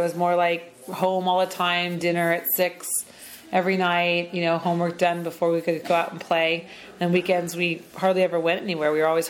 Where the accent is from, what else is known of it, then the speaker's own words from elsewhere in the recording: Thousand Oaks, California, United States; I was born in Thousand Oaks, California, at Los Robles Hospital in December of 1970. And I grew up in Thousand Oaks.